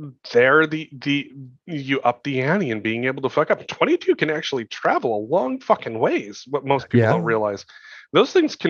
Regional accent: Montana, United States; I grew up in Montana.

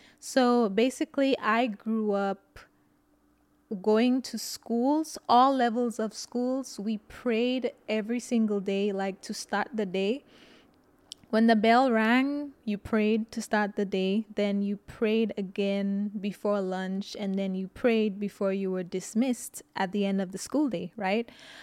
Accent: St. Lucia; now in United States; So I grew up in St. Lucia, for those of you who don't know. It's an island in the Caribbean.

